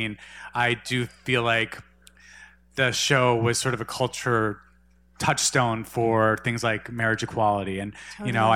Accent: Albuquerque, New Mexico, United States; I grew up closeted in Albuquerque, New Mexico, and I didn't have a lot of exposure to the outside world.

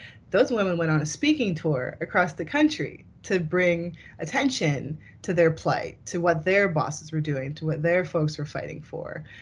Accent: New Jersey, United States; I'm from Jersey, man. I get it.

